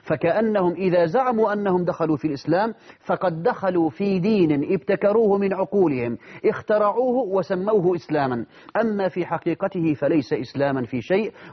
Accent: Syria; عندنا في سوريا

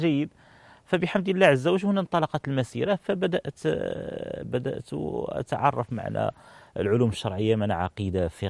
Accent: Salé, Rabat-Salé-Kénitra, Morocco; من مواليد مدينة سلا عام 1977. نشأت في مدينة سلا وترعرعت فيها ودرست فيها وكنت خرجت منها بفترة من الزمن بحكم ظروف العمل، ثم رجعت إليها الآن وأقطن بها

